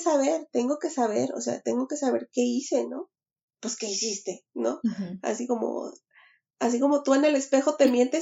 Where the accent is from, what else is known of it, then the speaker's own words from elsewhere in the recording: Mexico City, Mexico; yo como vengo de Ciudad de México